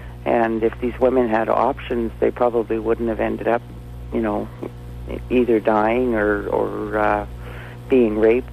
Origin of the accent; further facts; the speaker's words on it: Morristown, United States; there's one that was actually put up just outside of my hometown, which would be Morristown.